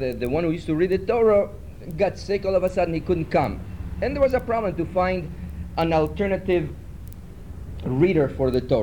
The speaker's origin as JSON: {"language": "English", "country": "Uruguay", "said": "where I come from Uruguay, it was prohibited"}